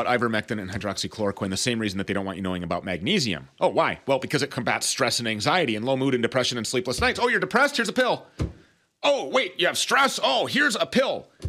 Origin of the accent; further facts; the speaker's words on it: Minnesota, United States; Curable, right here in my home state of Minnesota, all the hemp is sourced here, family-owned business.